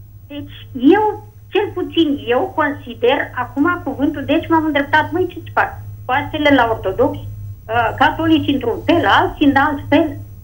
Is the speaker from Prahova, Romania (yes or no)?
no; Bucharest, Romania; sunt din București.